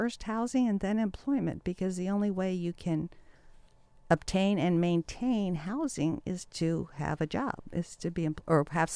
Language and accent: English; Potomac, Maryland, United States; moved away as an adult; now in California, United States; I was from Potomac, Maryland.